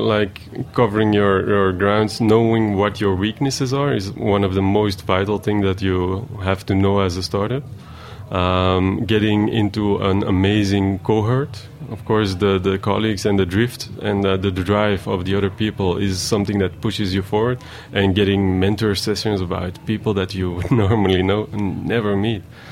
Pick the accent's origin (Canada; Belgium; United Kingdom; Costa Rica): Belgium; Antwerp, Flanders; now in New York, United States; We are from Antwerp. It's not really a big town.